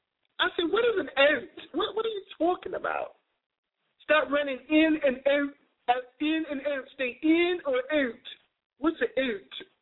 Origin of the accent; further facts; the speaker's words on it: Boston, Massachusetts, United States; For instance, I'm from Boston, Massachusetts, and I drive a car, right? So everybody says things with a K, and my accents fluctuate